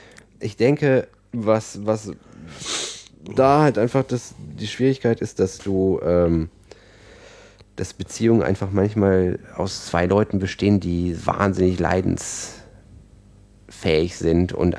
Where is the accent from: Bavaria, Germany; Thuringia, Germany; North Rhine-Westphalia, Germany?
North Rhine-Westphalia, Germany; Aachen; Wir kommen aus Aachen und das ist auch schlimm.